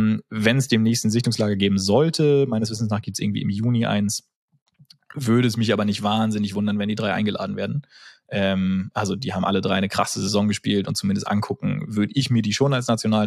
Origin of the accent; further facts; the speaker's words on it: Flensburg, Schleswig-Holstein, Germany; Und dann wurde in Flensburg, wo ich herkomme, quasi eine, also da gab es immer den